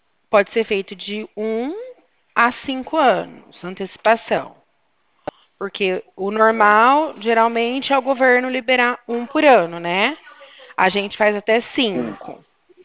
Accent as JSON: {"language": "Portuguese", "town": "Porto Ferreira", "region": "São Paulo", "country": "Brazil", "said": "sou do Banco Safra. Eu sou de Porto Ferreira, São Paulo."}